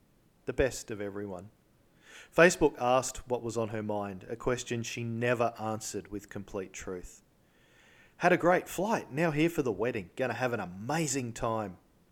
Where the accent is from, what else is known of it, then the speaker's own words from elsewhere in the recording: Australia; accent: Australian; or perhaps based on my accent, I should be saying g'day.